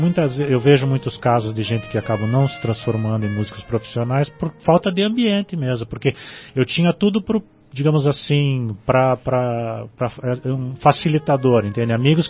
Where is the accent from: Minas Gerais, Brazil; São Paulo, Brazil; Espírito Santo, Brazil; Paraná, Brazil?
Paraná, Brazil; Curitiba; Eu sou curitibano.